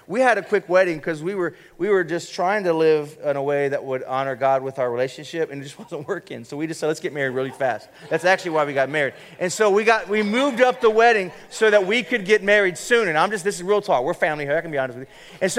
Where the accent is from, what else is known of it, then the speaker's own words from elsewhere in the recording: Ohio, United States; now in California, United States; I just got back from Ohio because I was born and raised in Ohio, and Ohio, it just is always raining.